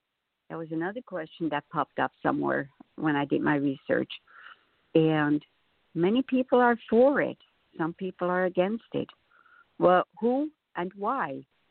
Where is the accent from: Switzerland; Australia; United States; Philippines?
Switzerland; I know as a child, where I grew up in Switzerland